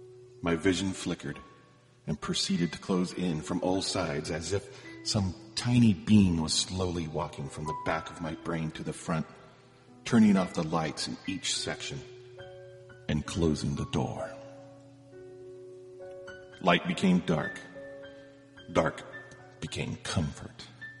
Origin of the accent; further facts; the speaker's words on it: North Dakota, United States; Hi, this is … I am from North Dakota, here with the fourth installment of my teenage spy series